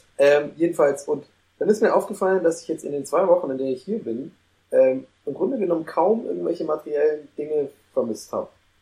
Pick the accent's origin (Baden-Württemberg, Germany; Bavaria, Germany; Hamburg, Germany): Hamburg, Germany; Ich bin Hamburger, ich wohne hier, ich muss heute ausnahmsweise mal die Fähre benutzen hier.